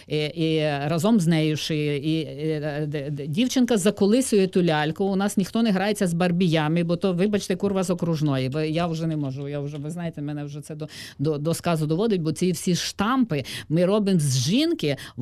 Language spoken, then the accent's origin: Ukrainian; Zakarpattia Oblast, Ukraine; Там я росла в Закарпатті, де дід зробив хату